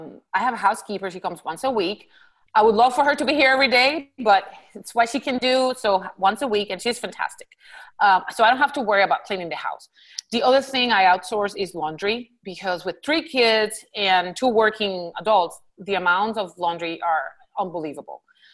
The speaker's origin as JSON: {"language": "English", "country": "Puerto Rico", "tie": "born or raised there", "moved": "as an adult", "lives_now": "United States", "said": "I was born and raised in Puerto Rico. I did my medical school back in Puerto Rico, and I came here after I graduated in 2002. I actually married in Puerto Rico. My husband's also Puerto Rican."}